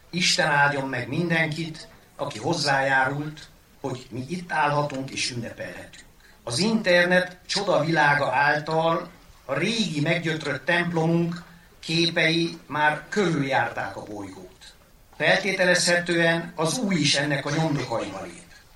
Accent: Bözödújfalu, Mureș County, Romania; szeretett szülőfalunk, Bözödújfalu

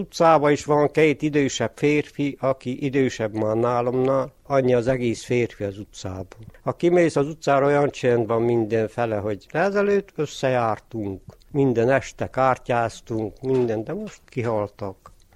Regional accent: Orotva, Harghita, Romania; orotvai lakós, már 72 éve születtem itt Orotván. Keveset hagytam el, mert 2 évet Gyergyóba laktunk. 94-95-ben laktam Gyergyóba, azután visszaköltöztem

